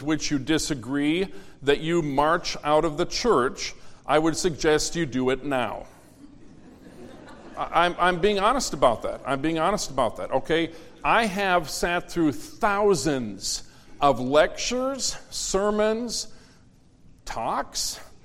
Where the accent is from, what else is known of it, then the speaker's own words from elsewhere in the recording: United States; Do you know why? I'm an American.